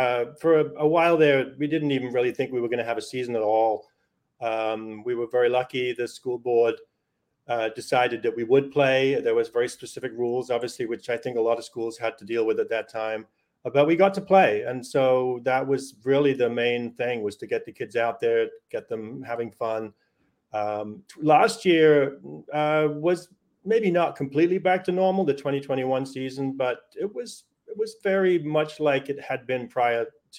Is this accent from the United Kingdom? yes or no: yes; England, United Kingdom; growing up in England